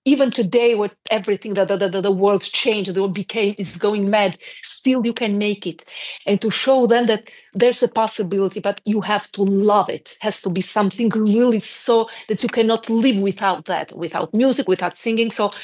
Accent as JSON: {"language": "English", "country": "Albania", "second_language": "English", "moved": "yes", "said": "when I left Albania, and it was the time that period that when I mentioned I'm coming from Albania, everyone I felt judged for everything"}